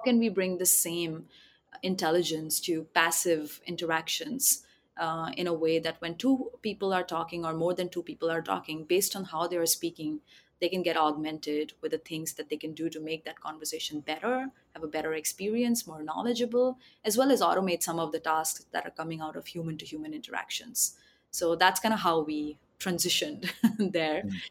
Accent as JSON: {"language": "English", "country": "India", "tie": "born or raised there", "said": "So I'm an electronics engineer by background, born and raised in India."}